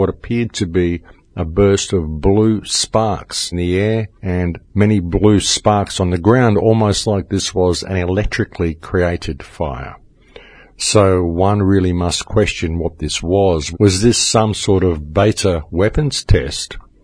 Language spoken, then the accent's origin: English; Australia; I come from Australia, folks. We see a lot of bushfires